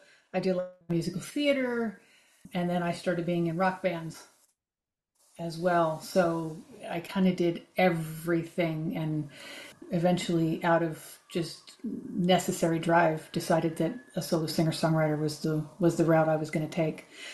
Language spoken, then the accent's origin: English; Washington, District of Columbia, United States; So I grew up in the Washington, D.C. area, which was extraordinarily eclectic.